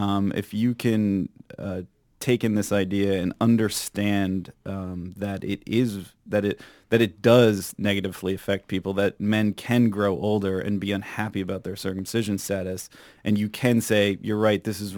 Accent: United States; I was like, I'm growing up in America. This is a civilized country.

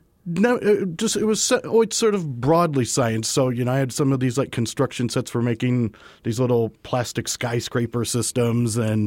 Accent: United States; And so, as an American, you have to really, you know, adapt this math in your mind.

